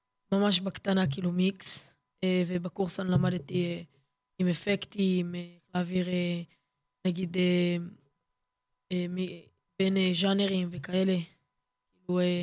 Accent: Yehud, Central District, Israel; אני בן 14, אני מיהוד מונוסון, שלא מכיר, במרכז.

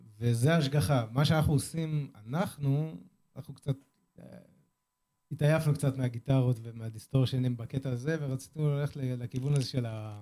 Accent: Avihayil, Central District, Israel; אנחנו במקור, אני ממושב אביחיל

